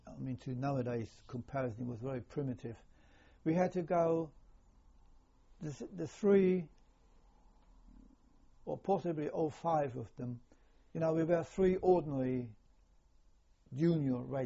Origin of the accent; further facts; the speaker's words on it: Erfurt, Thuringia, Germany; English is a second language; It is a very, very long journey from the Hela Peninsula to my hometown in Erfurt, which is more or less in the center of Germany.